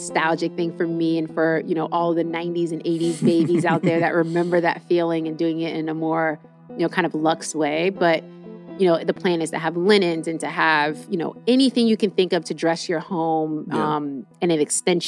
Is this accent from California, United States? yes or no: no; New York, United States; again, growing up in New York and being so independent, where my mom was so busy that she didn't care what the hell I did as long as I wasn't doing anything illegal.